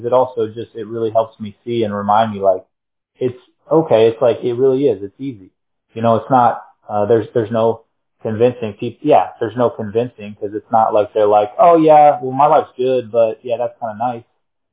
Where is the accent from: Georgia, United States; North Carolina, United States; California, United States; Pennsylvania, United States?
North Carolina, United States; Those are my old stomping grounds. I think Sakina knows I mentioned it. I'm from North Carolina, so close to Mary as well.